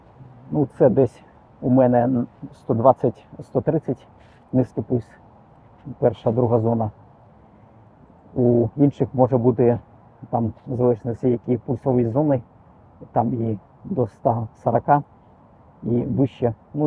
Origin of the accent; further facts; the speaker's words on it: Pripyat, Kyiv Oblast, Ukraine; Виріс я в Прип'яті і свій спортивний шлях починав теж там.